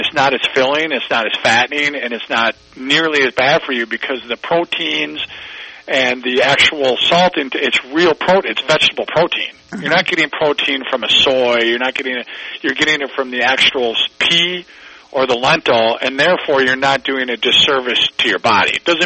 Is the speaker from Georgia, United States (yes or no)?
no; Wisconsin, United States; I'm from Wisconsin, so I know a thing or two about cheese.